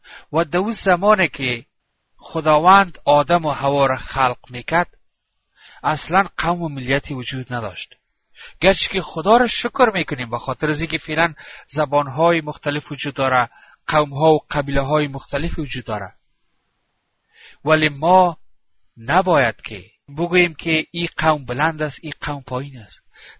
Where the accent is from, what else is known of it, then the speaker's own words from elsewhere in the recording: Afghanistan; بله بله، من افغان هستم.